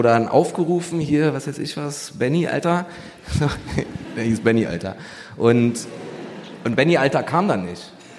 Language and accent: German; Berlin, Germany; Ich komm aus Neukölln